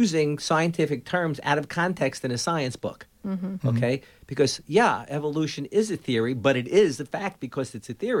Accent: Bronx, New York, United States; I grew up in the Bronx. We had a small apartment, et cetera.

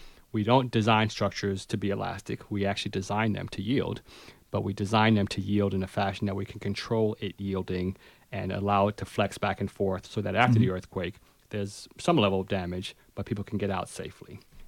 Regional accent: New York, United States; I grew up in New York. It was my first big earthquake.

